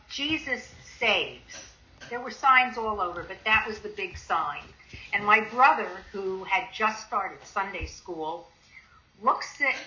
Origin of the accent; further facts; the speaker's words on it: New Jersey, United States; I grew up in New Jersey. We used to go into New York.